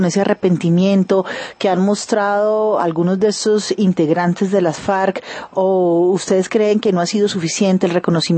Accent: Colombia; los que vivimos como colombianos a través de esas historias

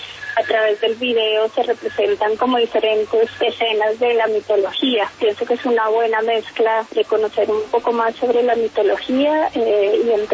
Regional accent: Bogotá, Bogotá D.C., Colombia; entonces pues yo soy de Bogotá y pues las cosas que vemos están allí plasmadas.

